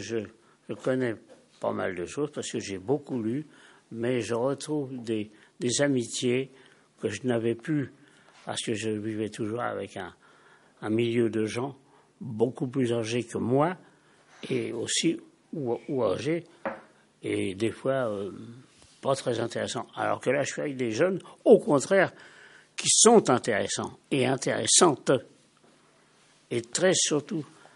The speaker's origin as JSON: {"language": "French", "town": "Paris", "region": "Île-de-France", "country": "France", "tie": "born there", "lives_now": "Nègrepelisse, France", "said": "Je suis né à Paris."}